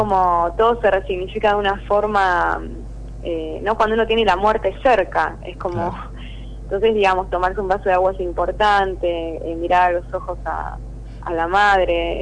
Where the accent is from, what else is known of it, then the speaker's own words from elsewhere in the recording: Argentina; sino que me compromete a mí como argentina, con lo cual, digamos, hay un plus en ese sentido muy muy intenso